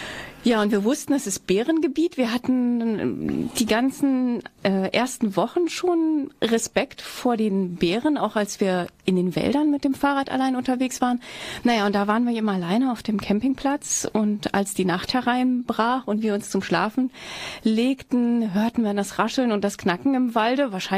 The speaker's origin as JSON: {"language": "German", "town": "Neubrandenburg", "region": "Mecklenburg-Vorpommern", "country": "Germany", "tie": "born or raised there", "also_born_or_lived": "Görlitz", "said": "Geboren bin ich im schönen Sachsen in Görlitz, bin aber aufgewachsen in Mecklenburg-Vorpommern, in Neubrandenburg"}